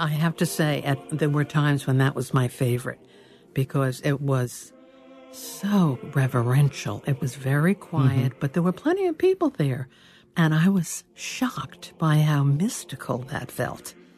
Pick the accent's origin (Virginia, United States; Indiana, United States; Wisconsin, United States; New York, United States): New York, United States; New York City; I'm a New Yorker, lifelong. All New Yorkers are part Jewish.